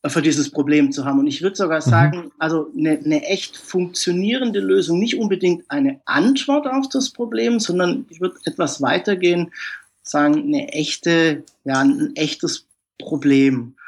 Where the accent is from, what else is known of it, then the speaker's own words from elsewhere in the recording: Germany; ich bin aus Deutschland.